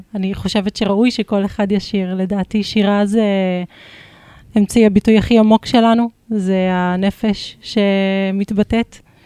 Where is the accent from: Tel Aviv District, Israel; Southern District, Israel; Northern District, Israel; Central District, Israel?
Northern District, Israel; Kiryat Tivon; התחלתי במקלה בקריית טבעון, שם גדלתי